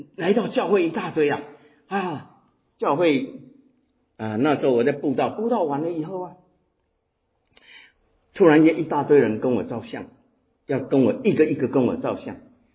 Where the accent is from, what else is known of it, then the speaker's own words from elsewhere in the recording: Fuzhou, Fujian, China; 在那边才发现我是福州人。